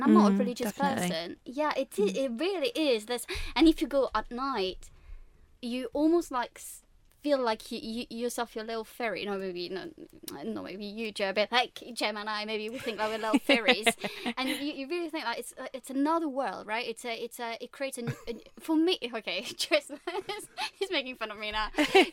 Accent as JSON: {"language": "English", "town": "Paris", "region": "Île-de-France", "country": "France", "tie": "born or raised there", "said": "I'm from France, and for me, it's obviously very personal as well. I have a personal history with Notre Dame. My family has one, and I grew up in Paris for 14 years."}